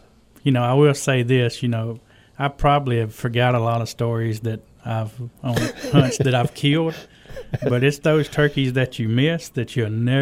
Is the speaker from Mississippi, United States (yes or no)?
yes; Brookhaven, Mississippi, United States; Yeah, so I'm from Brookhaven. I've been here all my life. I'm out live out at Lloyd Starr. Graduated Lloyd Starr. Pretty much been in Brookhaven all my life.